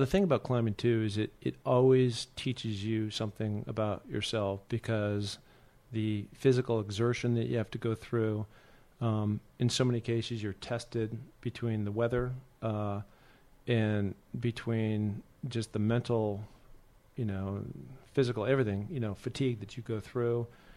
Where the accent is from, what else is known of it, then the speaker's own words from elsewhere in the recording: Seattle, Washington, United States; I grew up in the Northwest. I grew up in Seattle. And in Seattle is where REI was created.